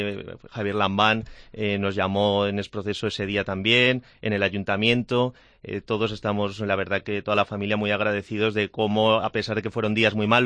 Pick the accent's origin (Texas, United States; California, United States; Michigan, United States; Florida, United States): Florida, United States; Miami; born there; Nací en Miami.